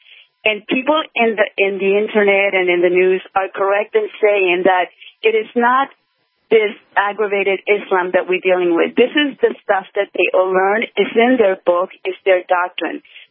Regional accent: United States; I, as an American, have been reading a lot and studying a lot about Muslims

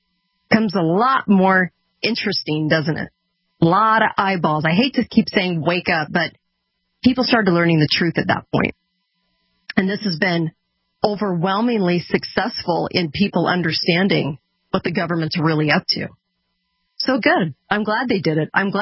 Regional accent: California, United States; growing up in California on the beach in Orange County, I didn't really learn anything.

